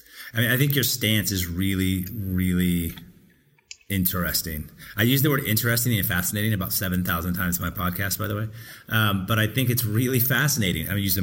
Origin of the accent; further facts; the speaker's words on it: Portland, Oregon, United States; because I grew up in Portland, Oregon. It's a really liberal white town, not a real liberal town, a real liberal white town.